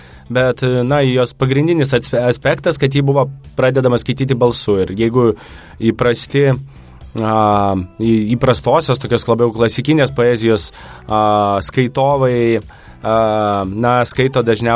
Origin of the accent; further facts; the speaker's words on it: Vilnius, Vilnius County, Lithuania; Na, aš esu grynas vilnietis, čia ir pragyvenau visą laiką, tai, na, kaip ir galėčiau tapatinti save su Vilnium